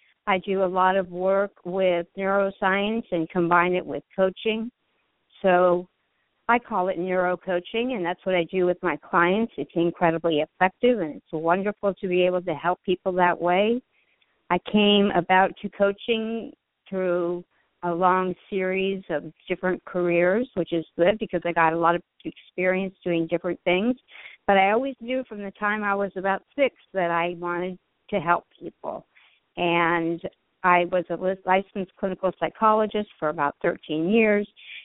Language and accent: English; Palm Springs, California, United States; I'm up in Sacramento, and usually I'm from Palm Springs, but I'm up in Sacramento